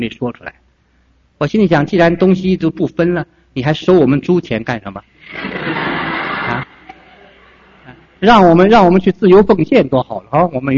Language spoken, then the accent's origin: Chinese; China; 我们有我们自己中国人，我们是中国人，我们自有自己的地位